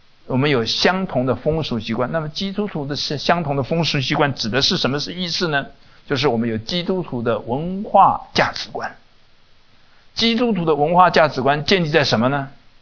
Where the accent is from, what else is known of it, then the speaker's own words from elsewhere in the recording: Taiwan; 我是从台湾来的